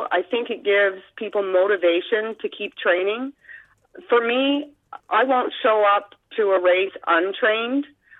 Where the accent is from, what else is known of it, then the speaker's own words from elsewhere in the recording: Picton, Ontario, Canada; It's my hometown, so I wanted to make sure I got there.